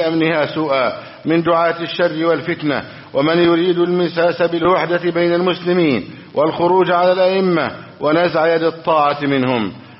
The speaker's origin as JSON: {"language": "Arabic", "country": "Egypt", "said": "اللهم احفظ بلدنا مصر"}